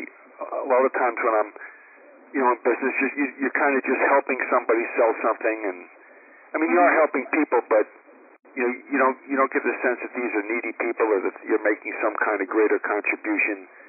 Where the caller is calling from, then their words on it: New York, United States; New York.